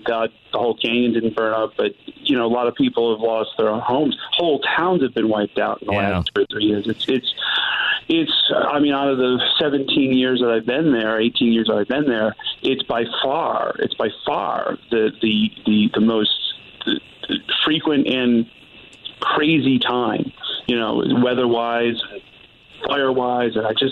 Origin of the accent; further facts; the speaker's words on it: Utica, New York, United States; Upstate New York, hometown, Utica, New York.